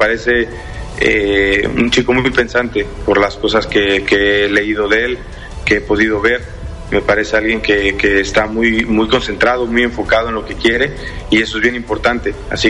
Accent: Mexico; que sepan que nosotros somos mexicanos y que nos sentimos orgullosos de serlo

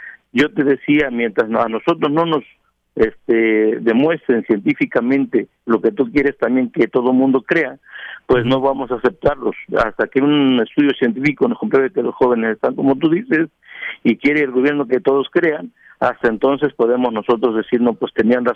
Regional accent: Guerrero, Mexico; porque somos de Guerrero, esos días estuvieron lloviendo

